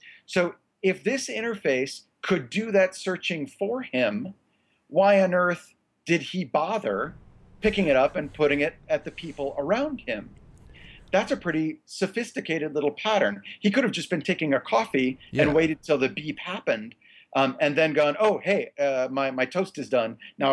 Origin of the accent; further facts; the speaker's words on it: San Francisco, California, United States; Autodesk in San Francisco in September. So the Redesigning Star Wars in September will be here in my hometown.